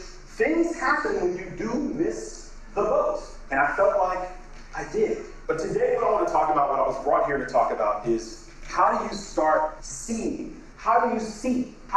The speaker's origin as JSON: {"language": "English", "town": "Brooklyn", "region": "New York", "country": "United States", "tie": "born or raised there", "said": "But I grew up in Brooklyn, New York. Actually, a couple blocks away from"}